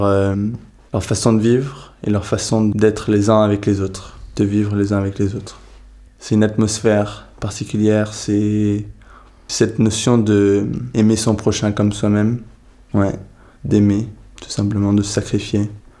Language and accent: French; Brittany, France; born there; je suis né en Bretagne, dans le nord-ouest de la France. Et je suis né dans une famille qui n'était pas chrétienne